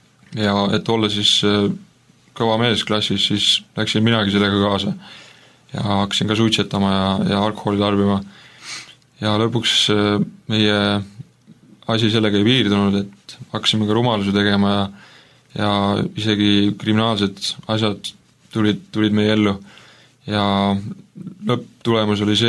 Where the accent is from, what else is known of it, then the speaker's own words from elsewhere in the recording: Saare County, Estonia; Minu lapsepõlv möödus Saaremaal. Ja olen sündinud Saaremaal ja ma ema isa, emad ei olnud kristlased ja minu suguvõsas ei olnud peaaegu mitte kedagi, kes oleks usuga seotud.